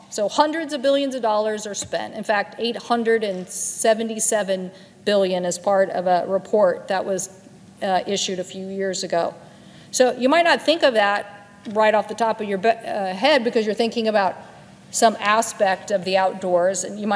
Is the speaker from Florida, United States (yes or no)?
no; Washington, United States; Mount Rainier, in my home state of Washington, a good investment.